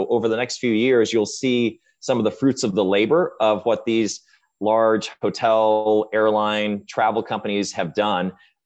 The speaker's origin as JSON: {"language": "English", "country": "Ireland", "tie": "born there", "also_born_or_lived": "Japan", "said": "I love Europe because I was born in Ireland."}